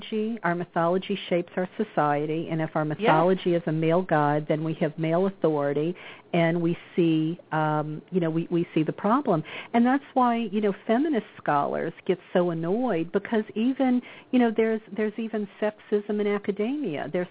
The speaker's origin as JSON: {"language": "English", "region": "the South", "country": "United States", "said": "I mean, I come from the South, and I have a friend who I speak to now and again"}